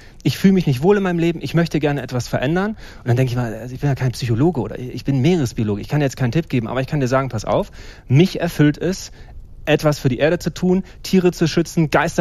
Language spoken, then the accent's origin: German; Jena, Thuringia, Germany; accent: Ossi dialect; Aus Jena. Ich habe auch noch den Ossi-Dialekt, ne?